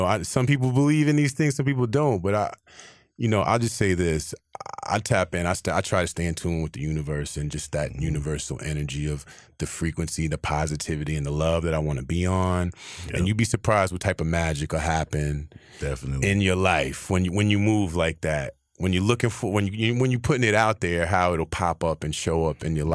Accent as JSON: {"language": "English", "town": "Fort Belvoir", "region": "Virginia", "country": "United States", "tie": "born there", "said": "I was born on Fort Belvoir in Virginia. My sister was born on base in Germany in Würzburg. So like we're military brats."}